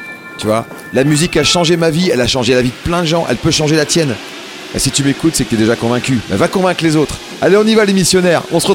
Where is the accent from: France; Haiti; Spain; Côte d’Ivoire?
France; Saint-Quentin, Hauts-de-France; dans l'Aisne, là où je suis né, Saint-Quentin, dans l'Aisne. J'ai grandi là-bas, quoi. Saint-Quentin, lycée Pierre de la Ramée, Henri Martin. Je connais bien Saint-Quentin.